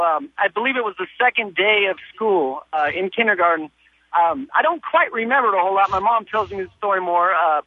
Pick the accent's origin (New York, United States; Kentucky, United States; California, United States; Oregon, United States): California, United States; also born or lived in Kaneohe Bay, Hawaii; I grew up in California. I transplanted out to Kaneohe Bay, which is in northern Oahu. I was there for a short time when I was 5.